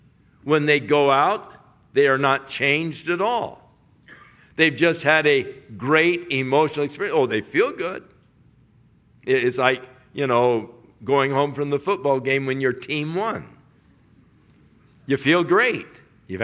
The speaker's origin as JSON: {"language": "English", "town": "Ventura", "region": "California", "country": "United States", "tie": "born or raised there", "said": "And I grew up in Ventura. I knew this guy."}